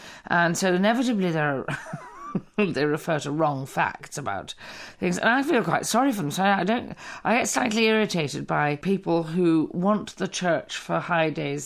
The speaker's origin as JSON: {"language": "English", "region": "England", "country": "United Kingdom", "tie": "born or raised there", "said": "Because basically, I was brought up in England. My family are Irish Catholics."}